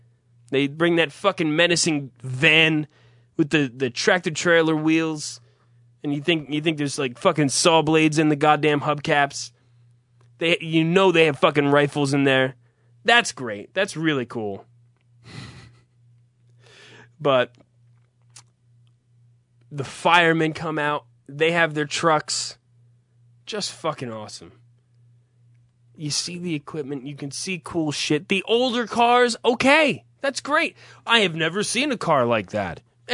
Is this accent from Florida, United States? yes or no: no; New Jersey, United States; I'm from North Jersey, which is a normal part of the state. Everything is comfortable. It's a watered down version of New York.